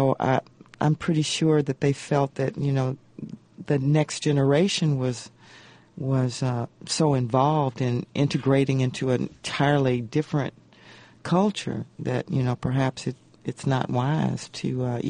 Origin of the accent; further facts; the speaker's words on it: Mississippi, United States; Growing up in Mississippi, that's just a part of the way we are.